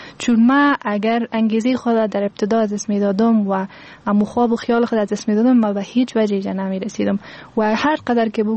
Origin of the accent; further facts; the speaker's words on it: Afghanistan; چون هرچی نباشه ما افغان هستیم